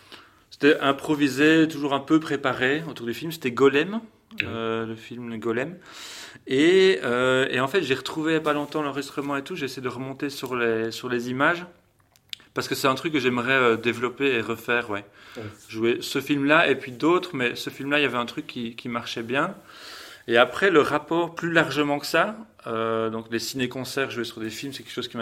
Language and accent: French; Liège, Wallonia, Belgium; accent: Liège; Je suis originaire de Belgique, originaire de Belgique et même de Liège. J'ai un accent qui vient carrément de Liège.